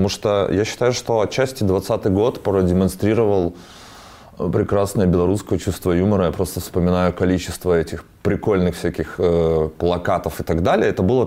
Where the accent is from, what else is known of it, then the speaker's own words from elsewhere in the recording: Belarus; я из Беларуси